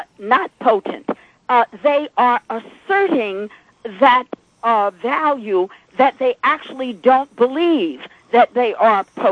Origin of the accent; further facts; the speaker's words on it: New York City, New York, United States; especially in New York. I'm a New Yorker.